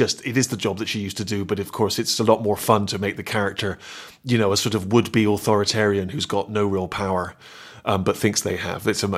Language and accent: English; Bristol, South West England, United Kingdom; They supervised community service offenders, as they used to refer to them, as you say, in my hometown of Bristol.